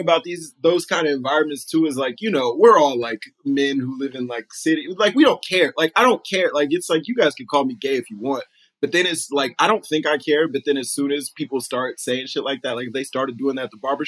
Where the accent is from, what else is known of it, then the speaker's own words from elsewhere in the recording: Texas, United States; I was just when I was in Houston, you know, I'm from Texas. I grew up there.